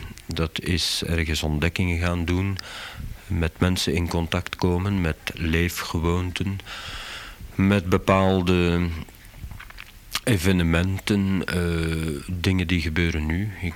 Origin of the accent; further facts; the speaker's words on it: Flemish Brabant, Belgium; Nu zijn wij als Vlaams-Brabanders niet direct geconfronteerd met vakantiegedrag.